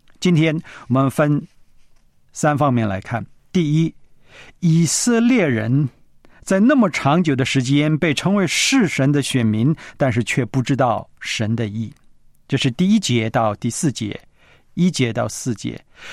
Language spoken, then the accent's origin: Chinese; China; 我是个中国人